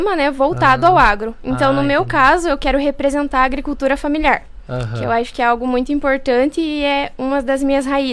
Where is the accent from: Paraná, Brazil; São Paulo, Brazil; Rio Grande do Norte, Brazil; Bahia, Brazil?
Paraná, Brazil; Santo Antônio; Santo Antônio também, que é a cidade onde eu nasci e cresci.